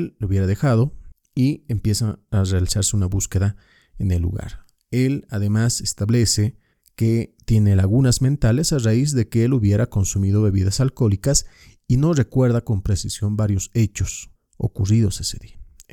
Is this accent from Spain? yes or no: no; Bolivia; hablaremos de un caso bastante polémico en mi país, en Bolivia.